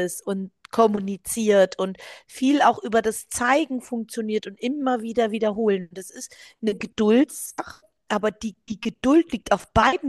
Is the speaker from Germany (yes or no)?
yes; Northern Germany, Germany; ich bin ja auch im Norden Deutschlands aufgewachsen und bin dann in den Süden gezogen.